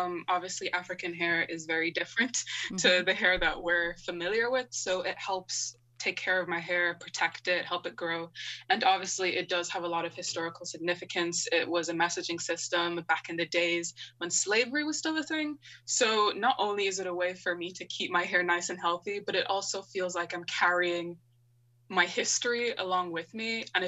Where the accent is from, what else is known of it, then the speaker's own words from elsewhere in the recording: Ireland; I don't need to separate, you know, my African culture from being born and raised in Ireland.